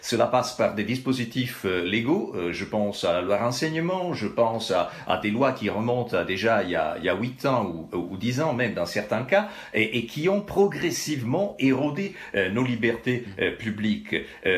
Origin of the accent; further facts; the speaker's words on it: Italy; French is a second language; je pense à l'Italie, d'où je viens, comme oui. On peut deviner mon accent